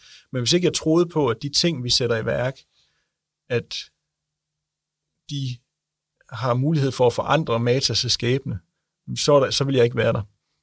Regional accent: Jutland, Denmark; nu er vi jo fra Jylland

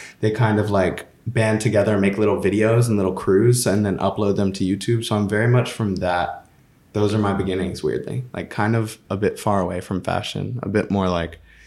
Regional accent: Atlanta, Georgia, United States; now in London, United Kingdom; I mean, I grew up in Atlanta, Georgia, which is a very, when you come over here, most people don't even know where that is.

